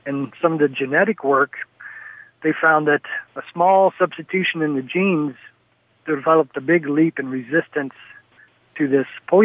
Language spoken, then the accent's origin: English; Alabama, United States; also born or lived in Florida; I grew up in Alabama and Florida